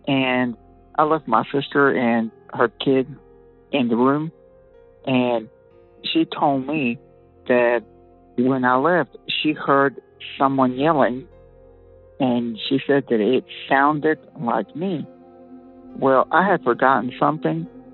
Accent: Georgia, United States; So I'm from Georgia.

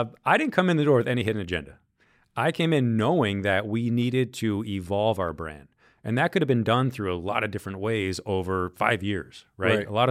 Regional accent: Philadelphia, Pennsylvania, United States; I landed at my hometown team, the Philadelphia Union and MLS.

